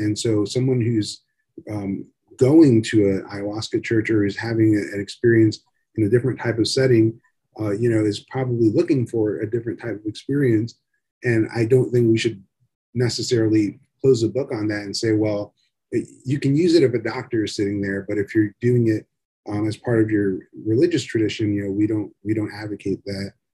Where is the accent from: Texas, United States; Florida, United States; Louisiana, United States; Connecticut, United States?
Florida, United States; And so at least when I was growing up in South Florida, the 1990s, there's a huge rave scene, electronic dance music.